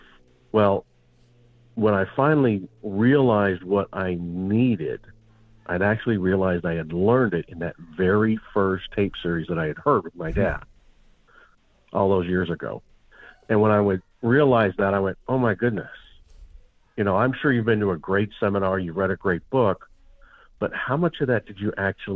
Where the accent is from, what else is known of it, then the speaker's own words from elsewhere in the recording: Montana, United States; I grew up in Montana, and my dad and I would go on long trips.